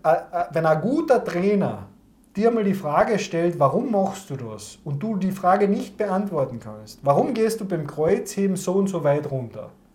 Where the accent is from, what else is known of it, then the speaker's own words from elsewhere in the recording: Carinthia, Austria; Sagt man bei uns in Kärnten.